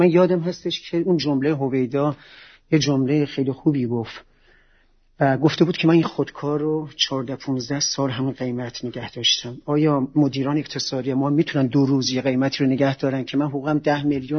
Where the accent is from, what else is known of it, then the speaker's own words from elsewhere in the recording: Iran; منم یک ایرانی هم تو این سرزمین، درس خوندم، بزرگ شدم،